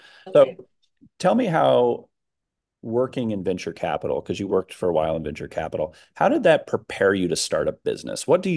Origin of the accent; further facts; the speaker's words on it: California, United States; I grew up in the Central Valley and have experienced triple digit temperatures for almost my adult life, except for when I moved away to the Bay Area in Southern California for almost a decade and then moved back to this hot box